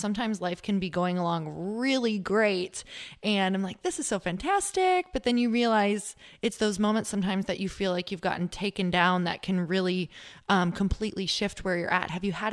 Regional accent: Midwest, United States; I'm from the Midwest, so I used to say it was hard

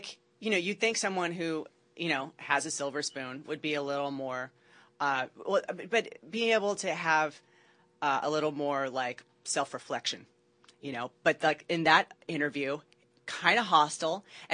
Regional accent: Louisiana, United States; Yeah, no, Cajun, way better than French.

